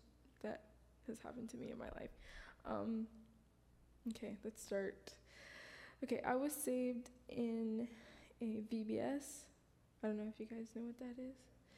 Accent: Kaneohe, Hawaii, United States; I'm from Kaneohe, Hawaii.

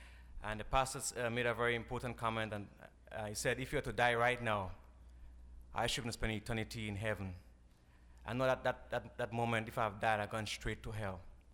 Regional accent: Grenada; I am from Grenada.

